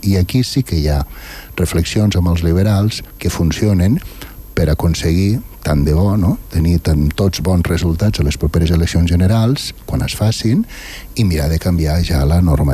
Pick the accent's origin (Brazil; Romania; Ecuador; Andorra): Andorra; nosaltres com a andorrans no estem votant a les municipals de Portugal.